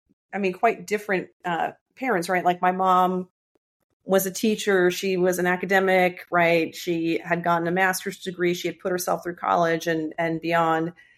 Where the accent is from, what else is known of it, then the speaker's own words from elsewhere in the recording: Flushing, New York, United States; So I grew up in Flushing, Queens. Most people know Flushing, Queens from The Nanny. So that's where I grew up.